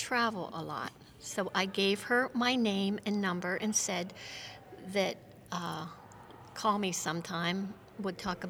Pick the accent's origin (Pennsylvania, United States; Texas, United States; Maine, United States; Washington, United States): Pennsylvania, United States; New Wilmington; I'm from New Wilmington, Pennsylvania, and I am at the McDonough Center in Youngstown, Ohio